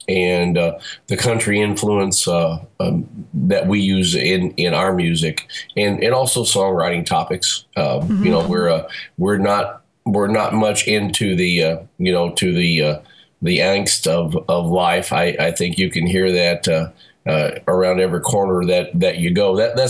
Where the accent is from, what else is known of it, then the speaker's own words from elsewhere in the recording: Vienna, United States; I spent 31 years as a high school teacher here in my hometown of Vienna, the University of Vienna.